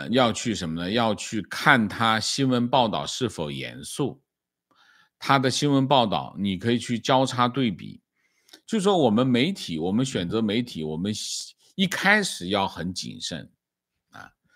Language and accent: Chinese; China; now in United States; 基本上我们来自中国大陆